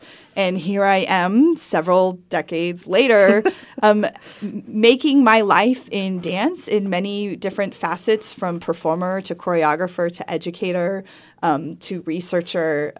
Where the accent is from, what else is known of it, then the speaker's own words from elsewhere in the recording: Santa Clarita, California, United States; I'm from Santa Clarita, actually. Mm. So fairly close to here.